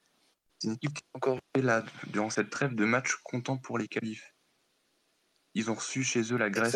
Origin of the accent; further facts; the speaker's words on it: Pays de la Loire, France; Ah, je viens de la Sarthe, pas loin du Mans.